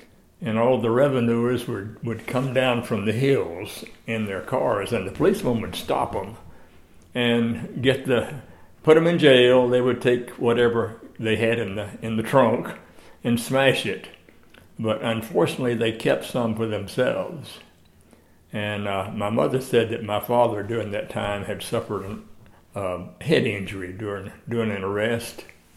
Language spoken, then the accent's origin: English; Waycross, Georgia, United States; My family, I grew up in Waycross, Georgia, and that's the railroad center.